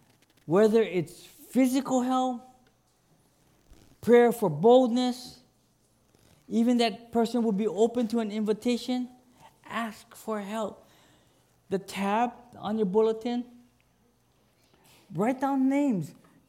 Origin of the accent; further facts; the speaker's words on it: Pearl City, Hawaii, United States; You know, I grew up in Pearl City, and it was mango season.